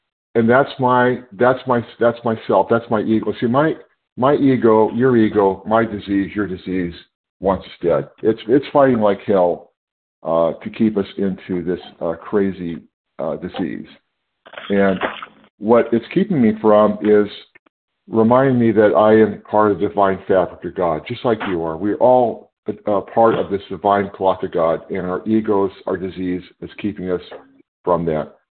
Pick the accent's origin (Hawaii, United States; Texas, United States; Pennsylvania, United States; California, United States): California, United States; I'm from California.